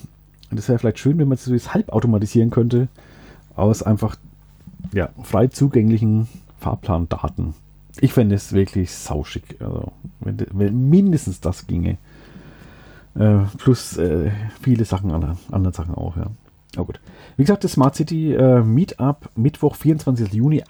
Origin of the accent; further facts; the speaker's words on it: Schweinfurt, Bavaria, Germany; born there; die Stadt Haßfurt, unweit meiner Geburtsstadt Schweinfurt